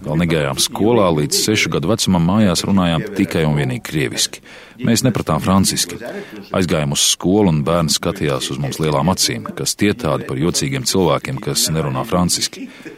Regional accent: Belgium; Un pat dzīvojot visu mūžu Beļģijā, mēs jūtamies kā krievi, nevis kā beļģi vai francūži.

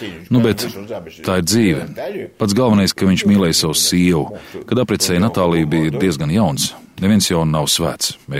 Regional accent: Belgium; Un pat dzīvojot visu mūžu Beļģijā, mēs jūtamies kā krievi, nevis kā beļģi vai francūži.

